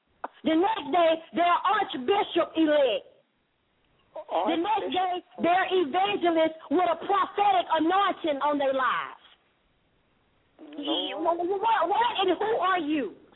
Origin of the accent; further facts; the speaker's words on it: the South, United States; accent: Southern; And you see I'm saying thing, because I'm from the South. I'm Southern.